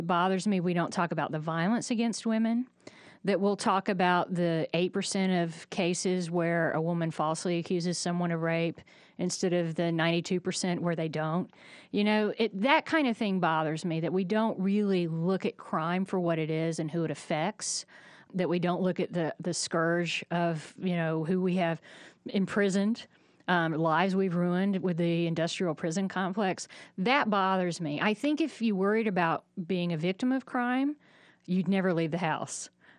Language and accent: English; Jonesboro, Georgia, United States; I grew up in Jonesboro, Georgia, which is a lot like Grant County.